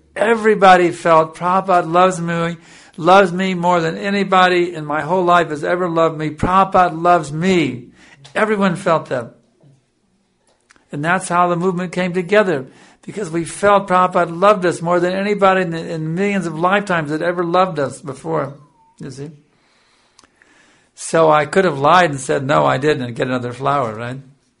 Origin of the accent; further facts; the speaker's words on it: Texas, United States; I was a nobody from Texas.